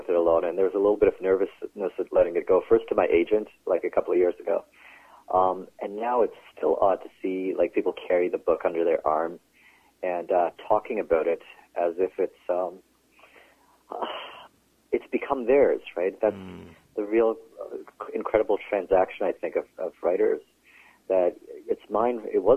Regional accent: Brampton, Ontario, Canada; now in Vancouver, Canada; I grew up in Brampton and went to university in Toronto. And I lived in Toronto and bought a place before moving to Vancouver.

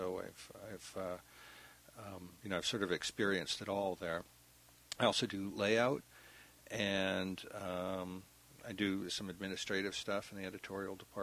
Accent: United States; I can talk to people, and you know, they don't realize I'm American.

